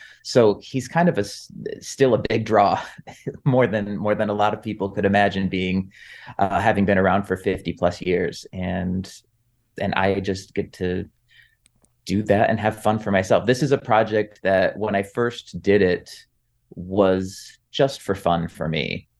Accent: Michigan, United States; I was able to see it in 2019 and in my hometown in Michigan.

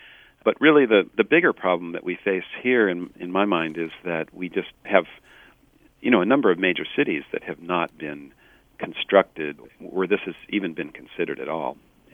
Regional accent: Palo Alto, California, United States; I grew up in Palo Alto, actually

